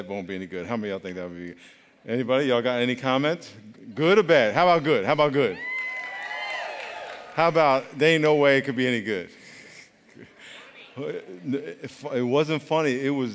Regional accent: New York, United States; I grew up in New York, and I had the Puerto Rican girls talking to me because they think I'm from Puerto Rico

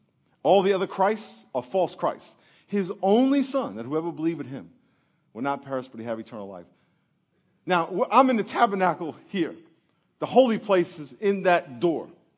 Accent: Lakeview, New York, United States; And him and … they grew up in a place called Roosevelt. I grew up in Lakeview. They were our rival school and all that kind of stuff.

